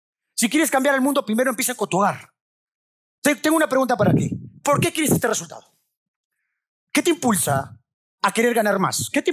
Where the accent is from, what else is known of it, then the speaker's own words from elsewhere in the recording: Peru; Todos sabemos que es Machu Picchu porque somos peruanos.